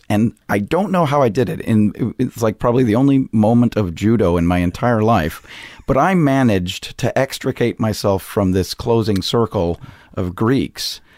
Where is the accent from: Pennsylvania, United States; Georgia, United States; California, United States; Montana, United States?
Montana, United States; Missoula; fire brought our family, working with forest fires brought our family to Montana. And I did my principal growing up in Missoula, Montana.